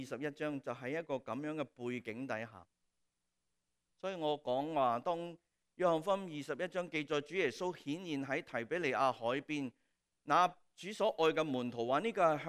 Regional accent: Hong Kong; 我们香港人

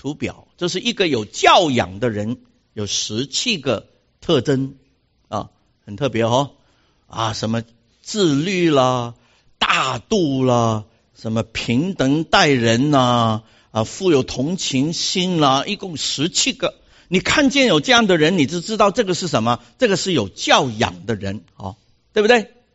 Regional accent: China; 所以我们中国人很明白这个道理，老外常常都不明白

